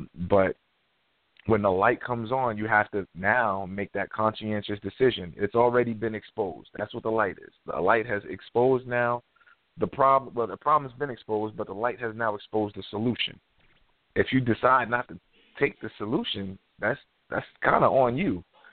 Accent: New York, United States; You know, I'm from New York.

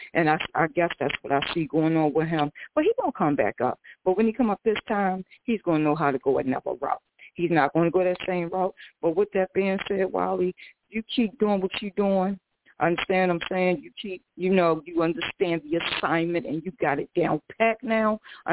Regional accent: Baltimore, Maryland, United States; So I'm straight from Baltimore, Maryland

